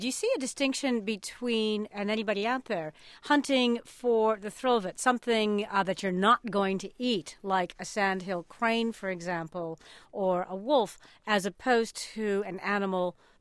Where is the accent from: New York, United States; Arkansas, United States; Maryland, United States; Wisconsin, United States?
Wisconsin, United States; Delafield; every year my hometown in Delafield has a raccoon roast